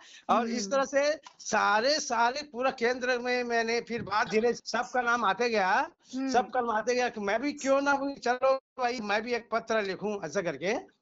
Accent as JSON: {"language": "Hindi", "town": "Kumhari", "region": "Chhattisgarh", "country": "India", "tie": "born or raised there", "said": "हमारे गांव है ग्राम कुम्हारी, थाना आरंग, जिला रायपुर।"}